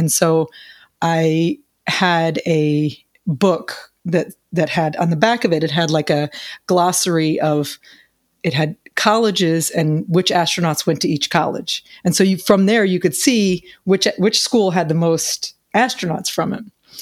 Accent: New Smyrna Beach, Florida, United States; Actually, I'm from New Smyrna Beach.

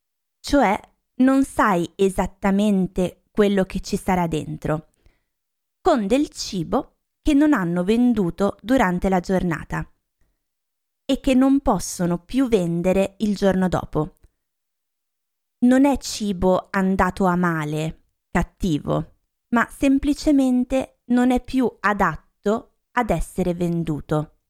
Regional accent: Lombardy, Italy; Oggi parlo della mia regione d'origine, la Lombardia.

